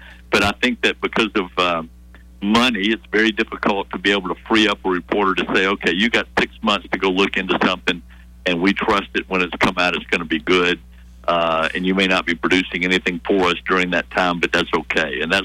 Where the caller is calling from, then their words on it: Birmingham, Alabama, United States; I'm in Birmingham.